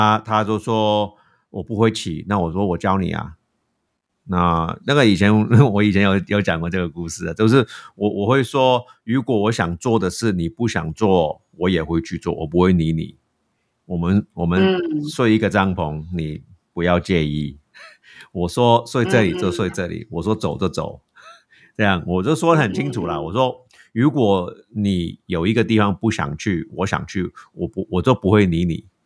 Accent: United States; Chinese is a second language; also born or lived in Beijing; 以前我在美国长大的时候，其实我就什么都不会嘛，什么以为自己会，可是之后什么都不会。我去了北京以后，都觉得自己的中文就很差

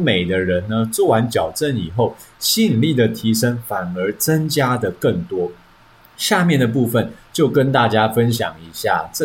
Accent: Taiwan; 所以说这个结果能不能被解释在我们台湾人身上呢？

